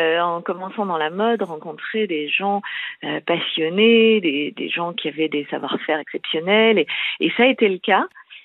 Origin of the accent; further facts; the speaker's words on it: Paris, Île-de-France, France; J'ai 40 ans et je suis parisienne.